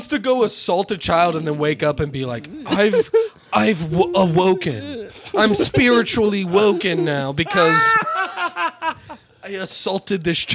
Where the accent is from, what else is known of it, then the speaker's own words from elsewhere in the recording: Austin, Texas, United States; born there; I'm like originally from like when I was a baby from Austin.